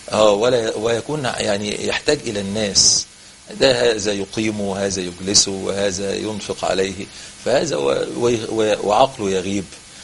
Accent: Egypt; انما عندنا في مصر وانا يعني يا حاج يعني هي من تقدمت في السن.

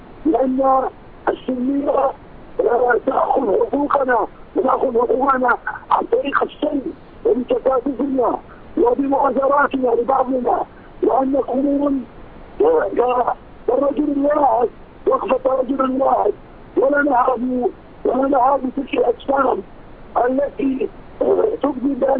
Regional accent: Syria; نحن شعب واحد، نحن أبناء سوريا الأبرياء

